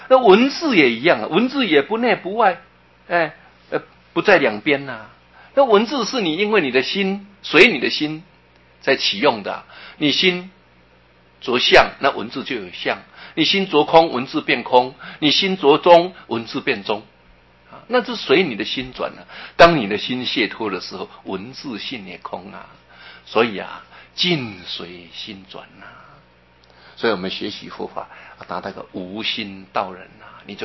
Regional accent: Taiwan; 所以你看我们台湾人 骂人家最难听的事情的三字经

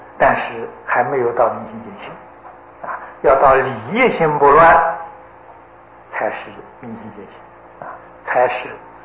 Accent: China; 这是照我们中国人算法，大概今年是3012年啊，3012年啊，这照我们中国的古法啊。

